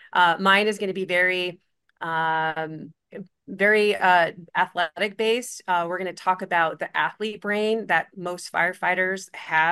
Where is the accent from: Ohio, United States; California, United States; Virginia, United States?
California, United States; San Diego; But San Diego is right down the street from where I live, and excited that it's going to be in my hometown and bring some of our friends from across the nation here for this wonderful event.